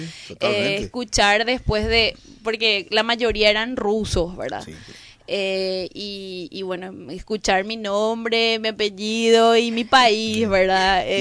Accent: Paraguay; now in Russia; Como paraguayos en el exterior, somos embajadores de nuestra cultura.

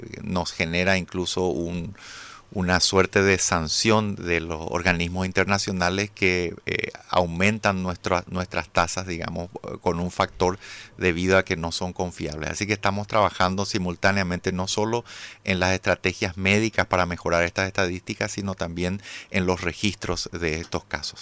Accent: Paraguay; las patologías que más nos hacen sufrir como sociedad paraguaya

